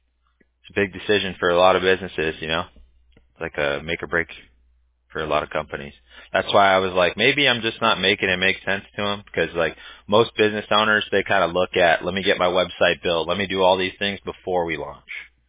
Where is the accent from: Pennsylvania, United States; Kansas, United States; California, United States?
California, United States; Huntington Beach; I'm from California, though. Like, I grew up in Huntington Beach. So, I mean, yeah, I've lived by the ocean my whole life.